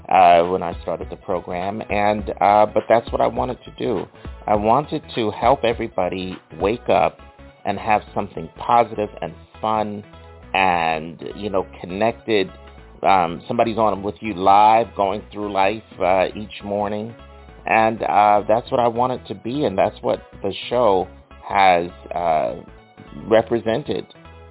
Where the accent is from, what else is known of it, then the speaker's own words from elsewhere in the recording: Philadelphia, Pennsylvania, United States; kind of like what I grew up on in Philadelphia, listening with my whole family to the Mary Mason radio show each morning.